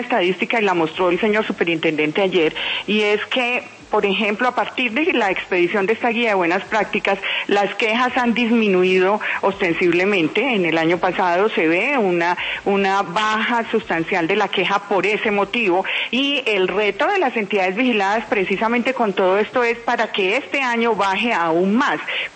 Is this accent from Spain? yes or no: no; Colombia